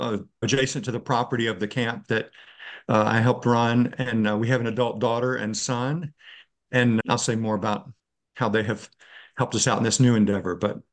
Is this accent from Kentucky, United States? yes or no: no; Virginia, United States; Yeah, I grew up in Central Virginia and ended up in college in South Carolina